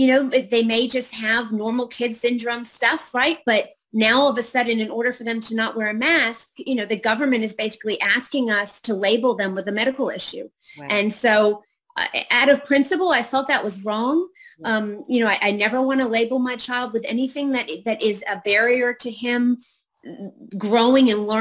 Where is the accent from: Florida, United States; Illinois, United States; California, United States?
Florida, United States; So, as you said, I'm from Florida, and Tina Deskovich and I started Moms for Liberty here.